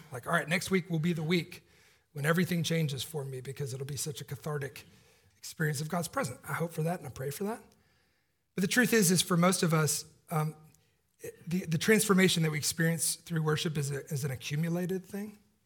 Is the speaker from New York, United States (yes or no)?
no; Atlanta, Georgia, United States; Miss Winner's was the name of the chicken place in where I grew up in Atlanta.